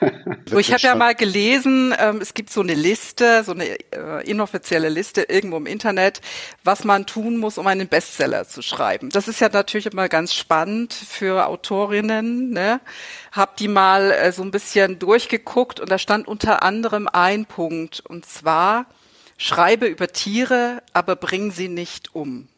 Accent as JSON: {"language": "German", "region": "Saxony", "country": "Germany", "moved": "as an adult", "said": "Ich stamme ja ursprünglich aus Sachsen. Bin hier vor knapp 10 Jahren hochgezogen in den Norden"}